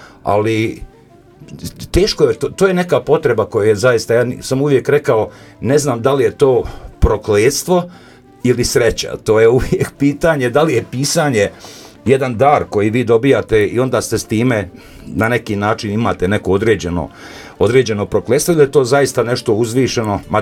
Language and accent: Serbian; Pelagićevo, Republika Srpska, Bosnia & Herzegovina; now in Innsbruck, Austria; rodom sam iz Pelagićeva, živim u Tirolu, u Innsbrucku.